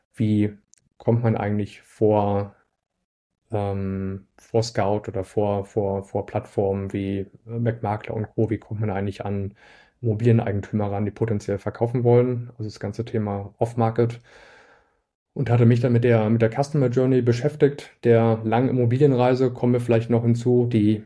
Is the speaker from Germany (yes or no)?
yes; Stahnsdorf, Brandenburg, Germany; ich komme aus Stahnsdorf, so ein kleiner Ort bei Potsdam